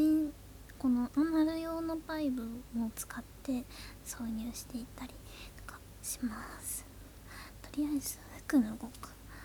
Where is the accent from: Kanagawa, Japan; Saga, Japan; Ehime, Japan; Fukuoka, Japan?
Fukuoka, Japan; 今は地元の福岡に住んじょって